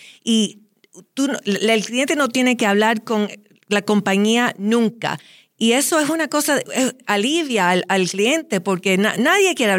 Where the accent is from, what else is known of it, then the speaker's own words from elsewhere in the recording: Cuba; now in United States; yo soy cubana, soy de padres cubanos.